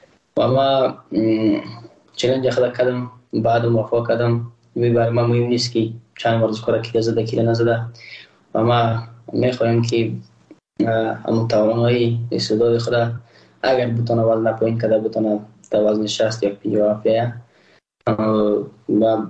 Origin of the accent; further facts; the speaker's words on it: Afghanistan; ما یک افغان هستم